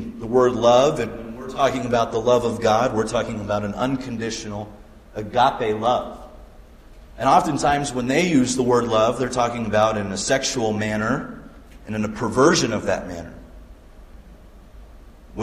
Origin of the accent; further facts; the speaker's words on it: United States; you know, as an American, I believe that we live in a nation that's 100% about equality.